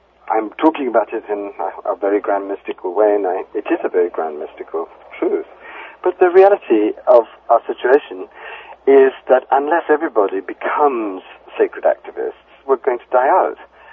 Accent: South India, India; born there; I was born in South India, and I've had deep initiations in Hinduism and Buddhism.

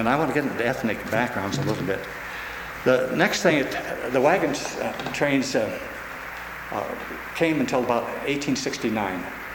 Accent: Washington, United States; I was raised in Eastern Washington, right where the Mullen Road and the Fort Colville, Fort Walla Walla was.

